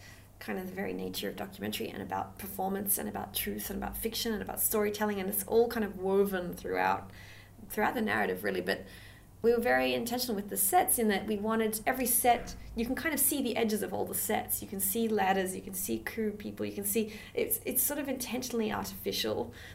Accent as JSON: {"language": "English", "country": "Australia", "said": "I'm Australian"}